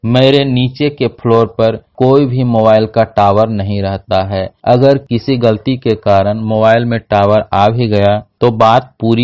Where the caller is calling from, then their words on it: Karkayan, Bihar, India; मेरे गांव का नाम है करकायन, मेरे डिस्ट्रिक्ट का नाम है पटना और मैं बिहार से बोल रहा हूं।